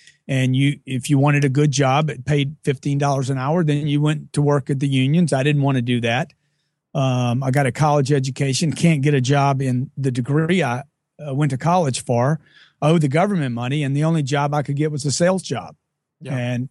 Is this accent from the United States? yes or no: yes; Lake Charles, Louisiana, United States; I grew up in Lake Charles, Louisiana from a lower middle class family.